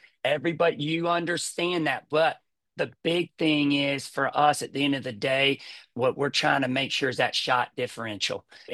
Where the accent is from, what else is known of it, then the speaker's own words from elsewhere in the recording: Alabama, United States; But look at Bruce Pearl, and I'm being from Alabama.